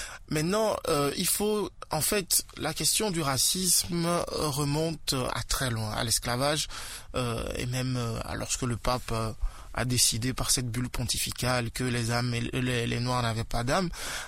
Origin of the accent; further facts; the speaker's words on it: Lubumbashi, Haut-Katanga, DR Congo; Je suis né à Lubumbashi, j'y ai grandi, j'ai encore la nostalgie, je veux y retourner, mais j'ai du mal.